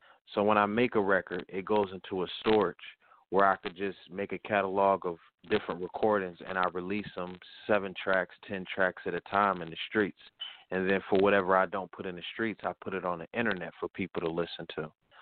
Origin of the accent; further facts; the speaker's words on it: Erie, Pennsylvania, United States; I'm from Erie, Pennsylvania, you know, small city in Pennsylvania.